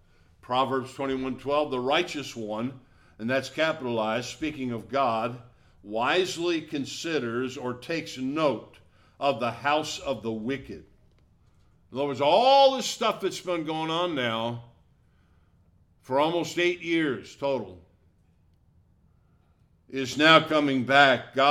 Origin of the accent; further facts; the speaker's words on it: Milwaukee, Wisconsin, United States; even my hometown of Milwaukee or Detroit?